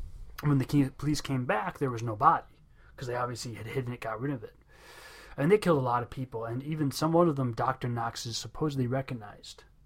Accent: Ireland; I'm Irish, I should be able to do this.

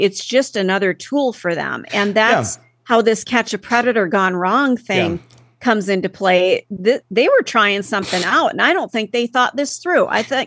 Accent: Minneapolis, Minnesota, United States; And I grew up in Minneapolis, St. Paul.

